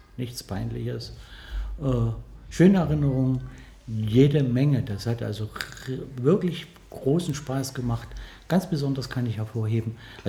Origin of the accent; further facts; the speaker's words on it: Jena, Thuringia, Germany; ich komme aus Thüringen, direkt aus Jena. Und dort bin ich auch geboren, habe dort auch die Schule besucht, habe dort studiert